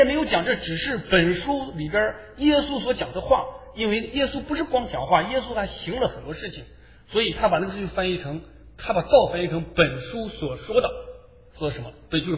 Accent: China; 我们中国人马上想到道哈。

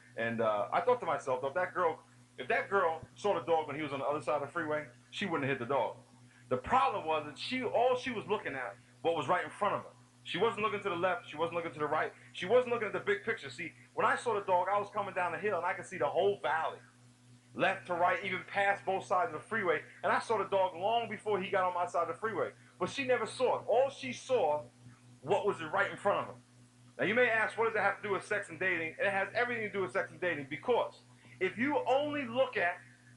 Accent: New York, United States; I'm from New York, and we call it parkways.

